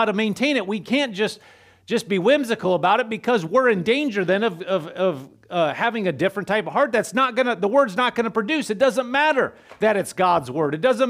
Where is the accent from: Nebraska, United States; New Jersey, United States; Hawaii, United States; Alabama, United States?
Nebraska, United States; I'm not a farmer, even though I'm from Nebraska. Not everybody in Nebraska is a farmer. I lived in the city